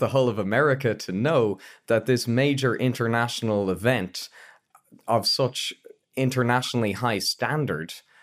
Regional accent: Ireland; one of my things that frustrates me about Ireland, and you know, if I was from Lexington, I would be similarly frustrated by this. Ireland is world-class at very few things. One of the few things that we are world-class at is agriculture.

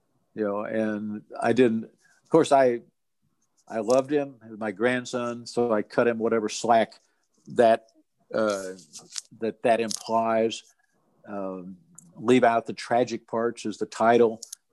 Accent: Atlanta, Illinois, United States; I'm from Atlanta, Illinois, moved back to Illinois, where my mother was living in Morton with my sister.

